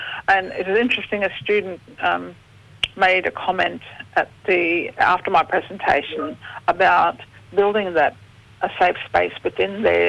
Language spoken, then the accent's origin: English; Palm Island, Queensland, Australia; now in Adelaide, Australia; from Boogman country on Palm Island, North Queensland.